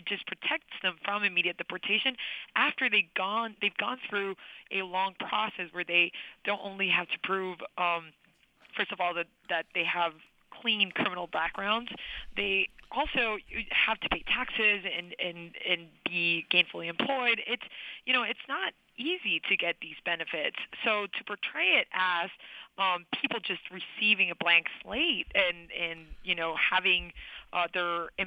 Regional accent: El Salvador; I grew up in El Salvador

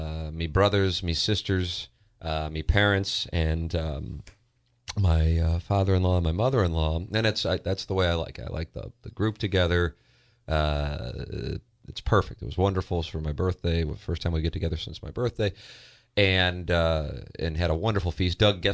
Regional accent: Ireland; And I would say that's one of the numerous strengths of being Irish.

